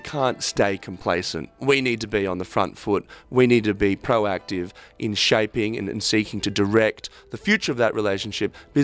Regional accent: Australia; now in United States; I'm from Australia. I'm of a mixed Chinese-Australian heritage. So my mother's from Taiwan, dad's Australian. But I'm currently based in the US right now. I'm studying for a Master's of Law at Harvard Law School.

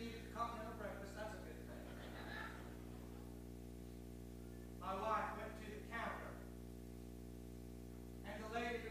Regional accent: Ohio, United States; I said, we're looking for the big tent. We're from Ohio. We're singing.

